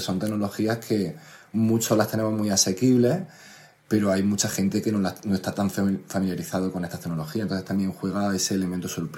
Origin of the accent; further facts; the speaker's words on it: Lupión, Andalusia, Spain; En mi pueblo natal, en Jaén, un pueblo pequeñito que se llama Lupión, hay una pirotecnia. Entonces, nos hemos criado siempre con esa cultura de la luz